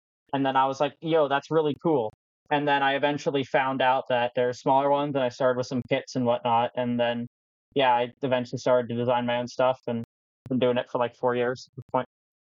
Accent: Maryland, United States; I'm from Maryland.

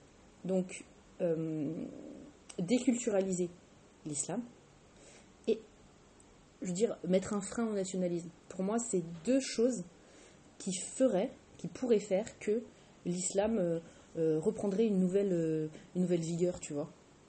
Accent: France; moi, je suis française, je suis convertie à l'islam

